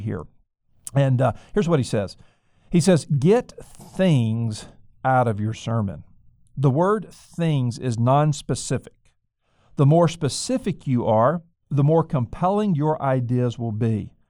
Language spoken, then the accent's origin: English; Mobile, Alabama, United States; Then he was pastoring in my hometown of Mobile, Alabama.